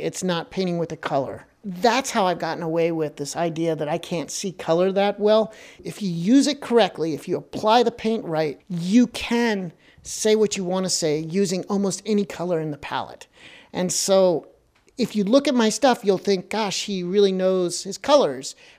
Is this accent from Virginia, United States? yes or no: yes; Virginia, United States; I grew up near the James River and we'd be out on the water